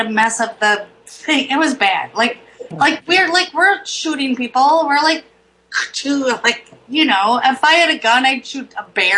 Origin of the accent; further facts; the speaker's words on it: Wisconsin, United States; I mean, I grew up in Wisconsin. We go to my grandma's house. It's northern Wisconsin.